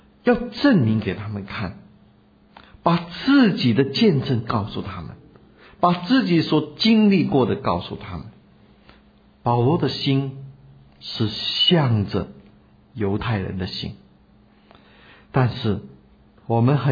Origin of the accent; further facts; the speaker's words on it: Fujian, China; 在我的同胞中间，我是福建人，我有机会向福建人传